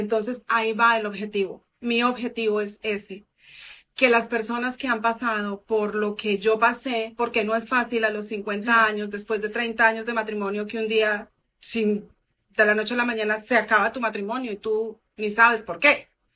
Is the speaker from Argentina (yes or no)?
no; Colombia; moved away as an adult; también soy colombiana, llevo 20 años en este país.